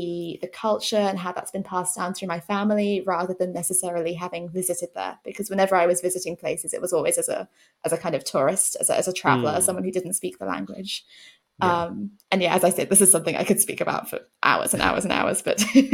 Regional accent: Reading, South East England, United Kingdom; also born or lived in Exeter; now in Oxford, United Kingdom; I grew up in Reading, which is about a 45-minute drive away. So that's where my parents are.

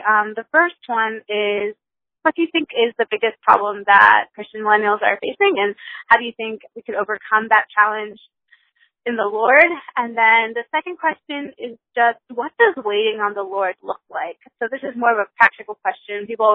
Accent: Canada; I'm from Canada

